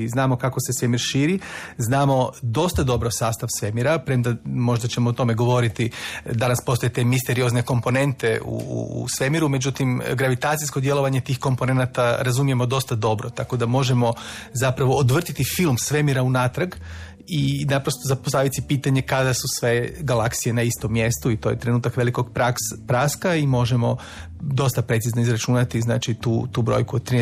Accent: Samobor, Zagreb County, Croatia; odrastao sam ja u Samoboru, znate, na jednom brdu kraj Samobora

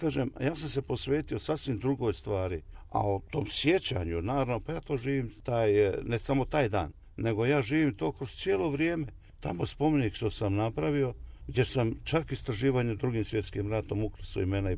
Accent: Bosnia & Herzegovina; čak i moju Bosnu, ne mogu nikad zaboraviti, moj rodni kraj.

